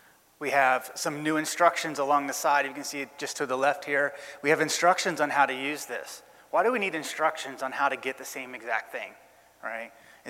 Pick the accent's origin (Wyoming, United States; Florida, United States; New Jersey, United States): Florida, United States; Orlando; I'm from Orlando, so I've made the trip out here to spend the week with you guys talking about web tool chain.